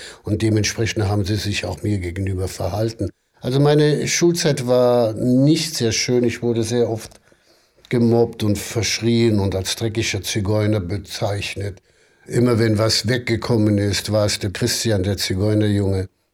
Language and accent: German; Lublin, Lublin Voivodeship, Poland; born there; Ich wurde in Lublin im Ghetto geboren.